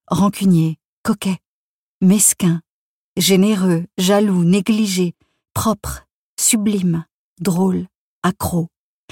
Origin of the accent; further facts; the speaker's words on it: Grand Est, France; born there; Je suis née sous X, dans les Ardennes, au nord du département, dans ce coin qui fricote avec la Belgique.